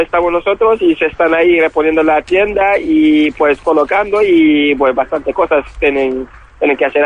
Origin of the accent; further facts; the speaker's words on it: Conakry, Guinea; now in Spain; Sí, Guinea, Conakry, sí.